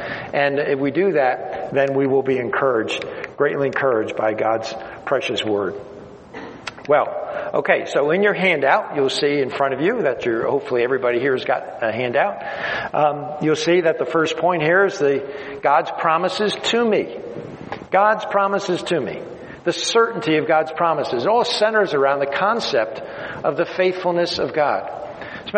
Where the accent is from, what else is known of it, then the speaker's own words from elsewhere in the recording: New Jersey, United States; I'm from the Jersey Shore. I forgot to mention that. I'm from New Jersey, on the east coast of Jersey, and I'm from the Jersey Shore.